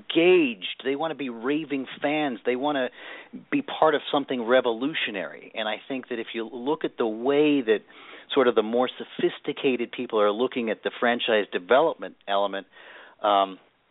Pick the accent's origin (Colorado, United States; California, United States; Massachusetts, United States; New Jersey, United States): California, United States; Stanford; My father was a professor at Stanford University, so I grew up on the Stanford campus